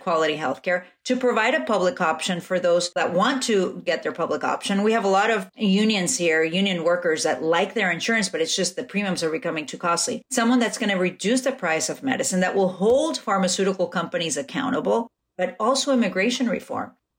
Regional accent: Ecuador; now in United States; I'm an immigrant, I came from Ecuador.

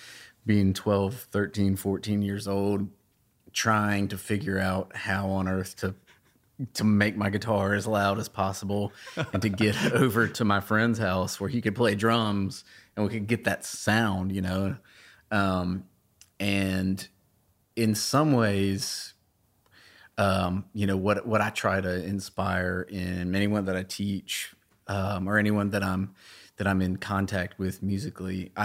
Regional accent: Birmingham, Alabama, United States; I grew up here in Birmingham. I went to Homewood High School and Birmingham Southern College.

